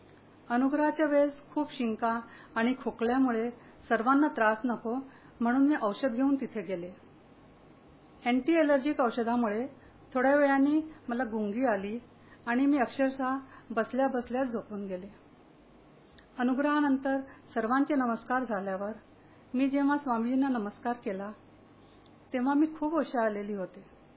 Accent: Hindi-speaking region, India; born there; Marathi is a second language; माझा जन्म हिंदी भाषी प्रदेशात झाला, शालेय शिक्षण हिंदीतून झाले, सर्व मित्रांनी हिंदी बोलणाऱ्या होत्या, त्यामुळे मराठी भाषेचा मला पाहिजे तसा सराव नाही।

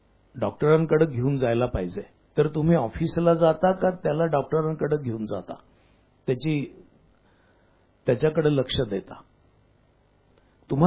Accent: Pune, Maharashtra, India; तेव्हाचं जे पुणे होतं, ज्या पुण्यामध्ये आमचं लहानपण गेलं त्या पुण्यामध्ये

